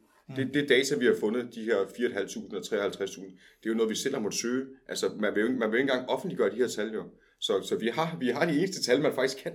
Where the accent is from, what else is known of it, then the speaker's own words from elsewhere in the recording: Ringsted, Zealand, Denmark; nu er jeg selv fra Ringsted